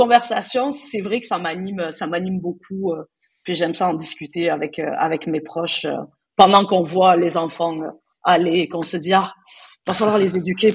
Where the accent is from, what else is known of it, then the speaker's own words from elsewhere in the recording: Southern France, France; also born or lived in Portugal; J'ai grandi dans le sud de la France. Ben, je suis née au Portugal, mais j'ai grandi dans le sud de la France, dans un milieu quand même plutôt, on va pas se mentir, un peu racisme, du petit racisme facile.